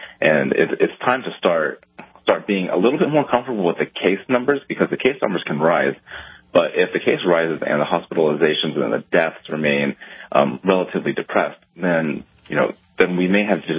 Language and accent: English; California, United States; But, you know, I'm from California, and there are parts of California that are threatening to go back into lockdown